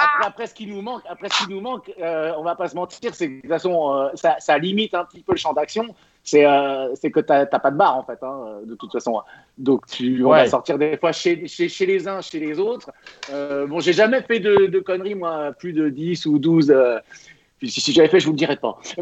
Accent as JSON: {"language": "French", "town": "Nantes", "region": "Pays de la Loire", "country": "France", "lives_now": "Paris, France", "said": "Moi, je suis parisien maintenant depuis 2017 pour ce beau métier de communiste. Mais je viens d'une ville qui s'appelle Nantes"}